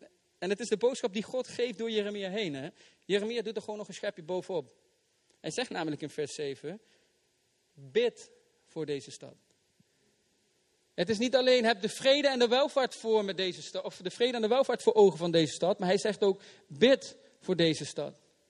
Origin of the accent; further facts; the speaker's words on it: North Brabant, Netherlands; Ik ben een Brabander. En in de meeste gevallen, nu doe ik het weer. Als ik ergens kom, dan zal ik ook duidelijk laten weten dat ik een Brabander ben. Ik ben gewoon trots om een Brabander te zijn.